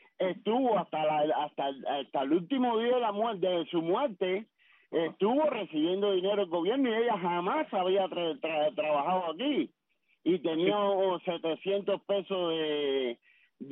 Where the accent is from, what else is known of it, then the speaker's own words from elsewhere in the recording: Cuba; moved away; vine de Cuba